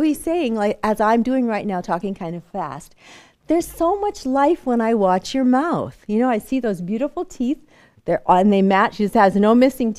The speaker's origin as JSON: {"language": "English", "region": "California", "country": "United States", "tie": "born or raised there", "said": "I grew up in California, we were married in California"}